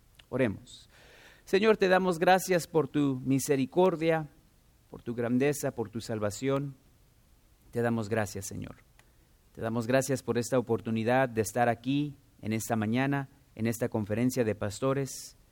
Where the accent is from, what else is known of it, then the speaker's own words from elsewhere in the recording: California, United States; born there; now in Texas, United States; de Guatemala, pero se movieron a California hace muchos años y yo nací en California. Pero me moví con mi esposa y con mis tres hijos a Texas aproximadamente hace 3 años y medio. Y no planeo regresar a California